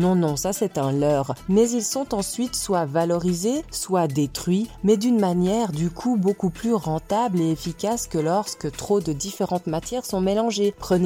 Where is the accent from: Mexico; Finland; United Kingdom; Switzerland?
Switzerland; en tant que Suissesse, je suis effarée de voir le temps qu'a mis la France à mettre en place un semblant de tri des déchets ménagers.